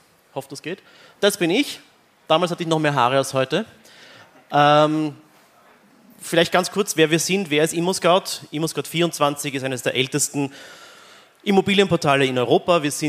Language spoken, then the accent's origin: German; Vienna, Austria; Wir sind in Wien. Ich bin Wiener.